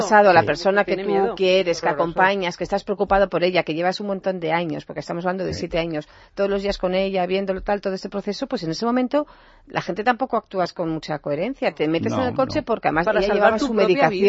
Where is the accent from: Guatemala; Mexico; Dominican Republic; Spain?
Spain; como ciudadana y como española